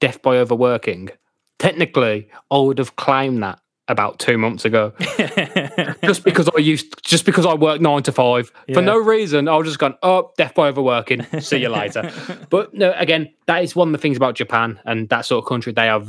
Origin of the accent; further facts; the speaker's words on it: United Kingdom; you're an American, I'm a Brit.